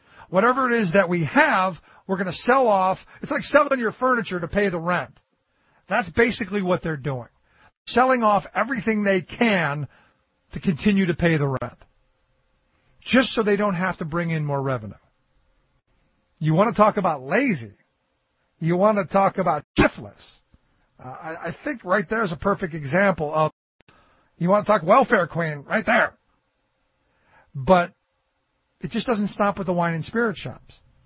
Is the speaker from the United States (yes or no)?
yes; Cleveland, Ohio, United States; And I go back to my hometown of Cleveland. Where just we were just back home for a little bit